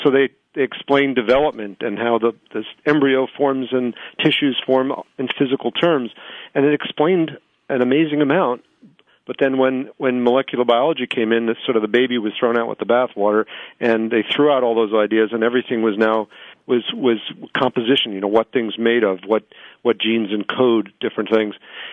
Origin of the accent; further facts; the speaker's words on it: Long Island, New York, United States; I grew up in New York, went to public high school. I call it Mesoamerica, the middle of Long Island, the first suburbs.